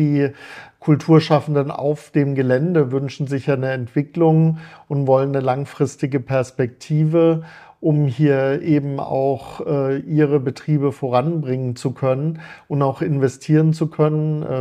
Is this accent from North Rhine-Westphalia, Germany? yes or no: no; Baden-Baden, Baden-Württemberg, Germany; Also ich komme aus Baden-Baden. Vielleicht ist das der Grund.